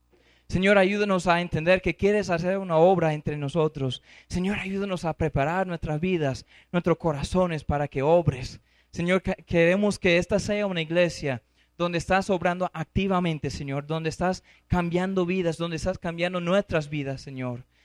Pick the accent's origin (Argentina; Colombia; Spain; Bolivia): Colombia; now in United States; Pensamos así en Colombia, el país de donde vengo, iba a decir mi país, pero mi país ya Colombia, amén. El país de donde vengo, en los Estados Unidos